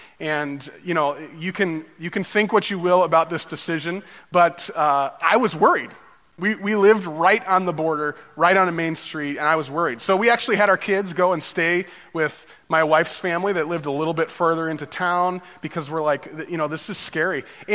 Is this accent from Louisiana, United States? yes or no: no; Illinois, United States; We say that we came from Chicago, but really we were right on the Wisconsin border, which is right in between Chicago and Milwaukee. We were about equal distance from both of those.